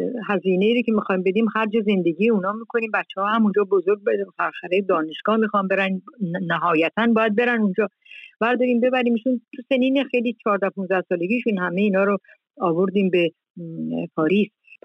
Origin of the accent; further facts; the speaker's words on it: Iran; moved away; حدود 40 سال 42 ساله که من از ایران اومدم بیرون